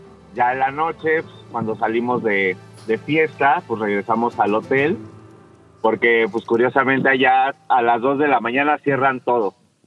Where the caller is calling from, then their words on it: Mexico City, Mexico; De Ciudad de México FM.